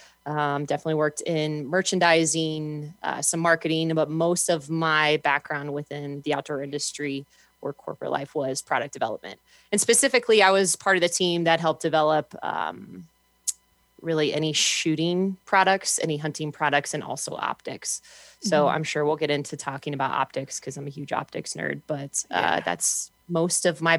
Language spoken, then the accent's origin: English; Columbus, Ohio, United States; now in Nebraska, United States; I am originally from Columbus, Ohio, so I never grew up in the hunting lifestyle until I moved out to Nebraska, the simple life in Nebraska.